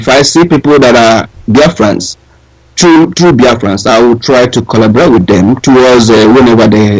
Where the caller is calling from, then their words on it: New Zealand; I'm calling you from New Zealand.